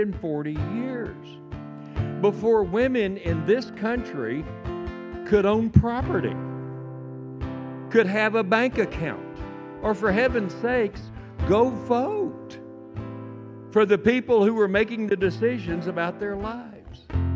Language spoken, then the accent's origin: English; Texas, United States; I'm a Texan. Nobody ever enslaved me, thank you very much.